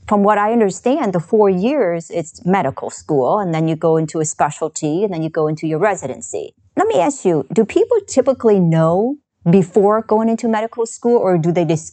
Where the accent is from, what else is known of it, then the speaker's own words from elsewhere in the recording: Michigan, United States; I'm from Michigan.